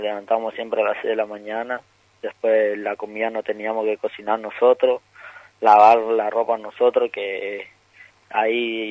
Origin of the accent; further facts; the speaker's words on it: Wanda, Misiones, Argentina; now in Buenos Aires, Argentina; La verdad, la gente de mi pueblo siempre son muy buenos y siempre me apoyan.